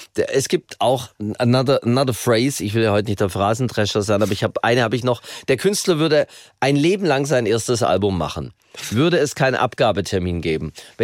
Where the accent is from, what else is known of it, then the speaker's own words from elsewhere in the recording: Stuttgart, Baden-Württemberg, Germany; ich war immer ein Landei. Ich bin am Rand von Stuttgart groß geworden und wir hatten immer direkt Felder oder Wald. In der Nähe.